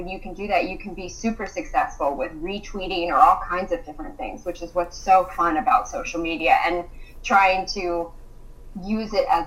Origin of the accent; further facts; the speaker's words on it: Williamsburg, Virginia, United States; And I'm from Williamsburg, Virginia.